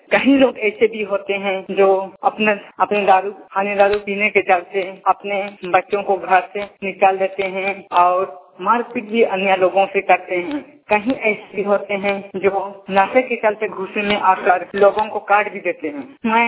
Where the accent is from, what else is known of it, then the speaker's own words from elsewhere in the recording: Jharkhand, India; मैं ग्राम दरभंगा से बोल रहा हूँ। मैं खान कुचे का हूँ। मेरा जिला सरायकेला खरसवां है।